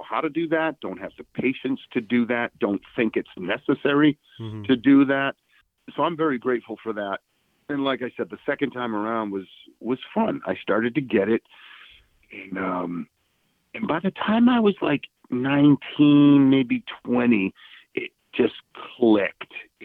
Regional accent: Massachusetts, United States; I grew up in a suburb of Boston.

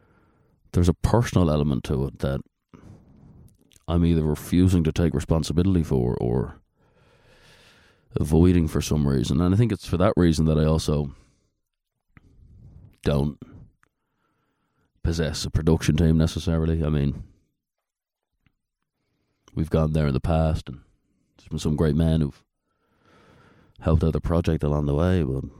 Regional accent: Dublin, Leinster, Ireland; when he mentioned the show on stage to an audience in my hometown of Dublin City

